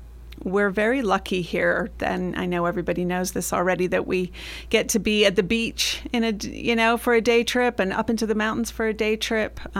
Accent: Nottingham, East Midlands, United Kingdom; I grew up in Nottingham, England. Just, you know, for the UK, just a really normal upbringing smack in the middle of the UK.

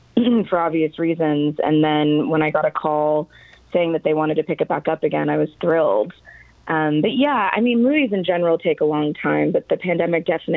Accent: Roseburg, Oregon, United States; now in California, United States; Yeah, I was born in Roseburg, raised in Roseburg. Yeah, 18 years

